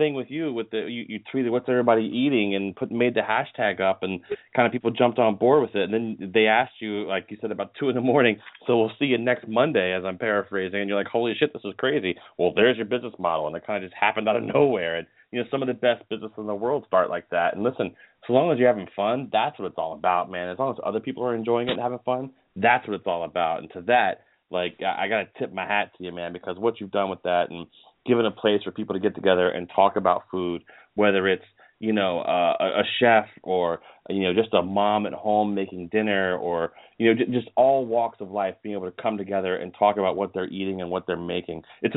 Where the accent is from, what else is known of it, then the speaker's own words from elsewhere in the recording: Richmond, Virginia, United States; now in Connecticut, United States; I live right by New York City. I'm in Connecticut, and originally from Richmond